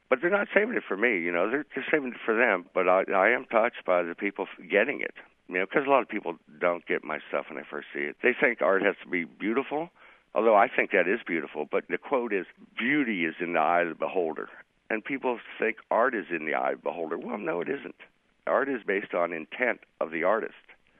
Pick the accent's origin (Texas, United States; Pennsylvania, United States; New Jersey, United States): Pennsylvania, United States; I grew up in Pennsylvania, and I read about the fur trappers of the early part of the country.